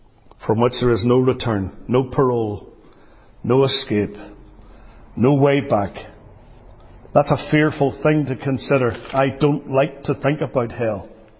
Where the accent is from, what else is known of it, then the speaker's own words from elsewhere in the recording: Northern Ireland, United Kingdom; When I was a young man growing up in Northern Ireland